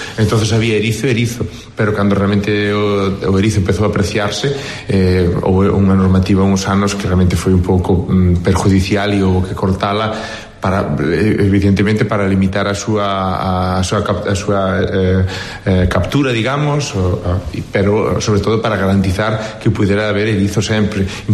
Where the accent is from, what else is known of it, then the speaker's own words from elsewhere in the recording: Espiñeirido, Galicia, Spain; eu son de Espiñerido, que queda aquí un poquinho ao lado